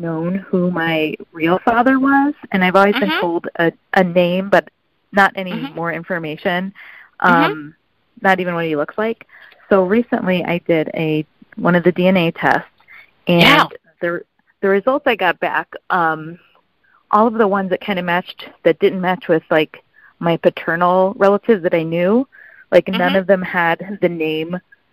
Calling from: Chicago, Illinois, United States

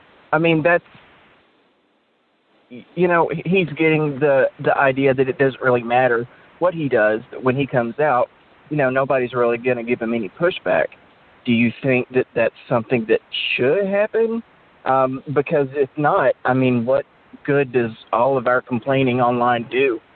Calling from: Tennessee, United States; Hey, Jason. … from Tennessee.

